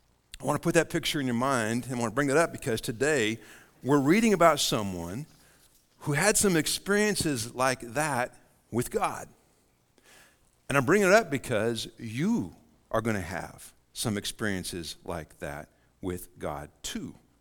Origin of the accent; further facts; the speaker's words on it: Montana, United States; I talk way too much about being from Montana. Y'all know I'm from Montana.